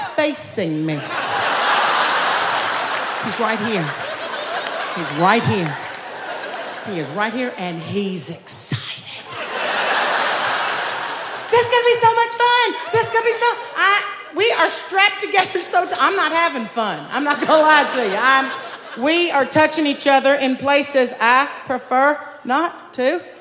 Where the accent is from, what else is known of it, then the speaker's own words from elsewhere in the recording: Louisiana, United States; Only I'm from Louisiana, so tandem is not a fucking word I know.